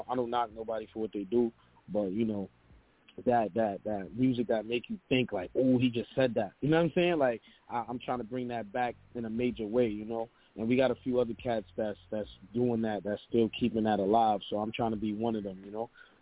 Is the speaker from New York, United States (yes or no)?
yes; New York City, New York, United States; You know, growing up in the Bronx, you know, and I'm from Cedar and Cedric. So if you know about Cedar and Cedric, you know that's the birthplace of hip hop.